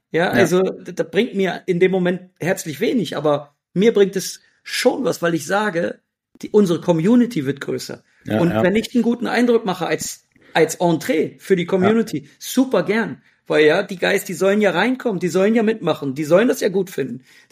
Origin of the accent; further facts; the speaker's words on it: Hanover, Lower Saxony, Germany; ich komme ja aus Hannover, wir sind gewohnt, zweite Liga zu gucken